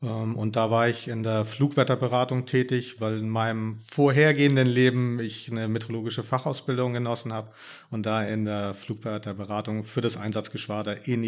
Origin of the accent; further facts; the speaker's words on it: Kiel, Schleswig-Holstein, Germany; born there; ich bin 54 Jahre alt, in Kiel geboren, verheiratet, zwei erwachsene Kinder.